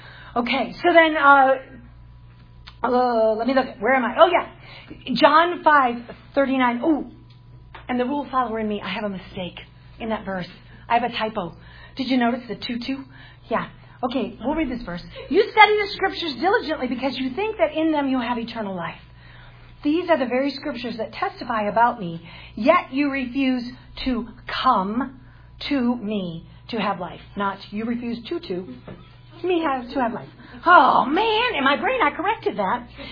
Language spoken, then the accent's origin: English; Wisconsin, United States; now in North Carolina, United States; I was from Wisconsin. I didn't know. I knew it was one of those 13 original colonies.